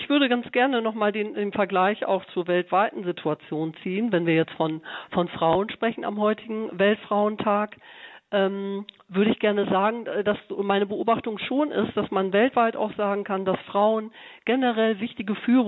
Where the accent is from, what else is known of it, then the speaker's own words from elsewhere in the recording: North Germany, Germany; meiner Heimatregion, das ist in Norddeutschland